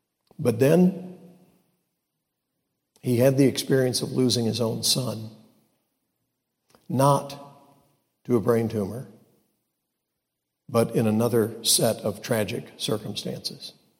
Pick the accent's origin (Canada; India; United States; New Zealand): United States; Illinois; born there; I was born right outside Chicago, so I'm not really against that.